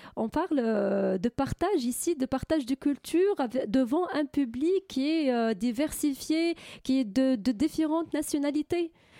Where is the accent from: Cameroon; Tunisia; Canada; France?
Tunisia; parce que je suis tunisienne, donc je respecte toujours les attentes de ces tunisiennes